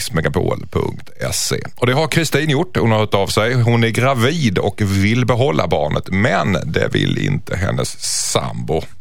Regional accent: Skåne, Sweden; accent: Skåne; hon är hemma min skånska.

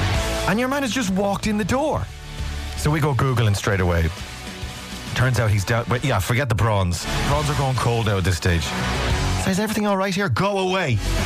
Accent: Ireland; And because I'm Irish, I've got that thick pride of like, no

